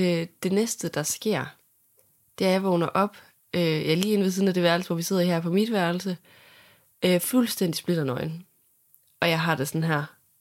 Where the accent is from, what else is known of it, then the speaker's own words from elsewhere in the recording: Juelsminde, Central Denmark Region, Denmark; Altså, vi er jo fra Juelsminde.